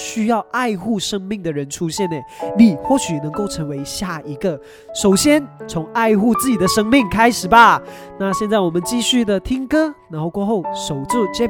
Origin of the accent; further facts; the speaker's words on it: Malaysia; 也是我们马来西亚人时常会挂在嘴边的一个字咯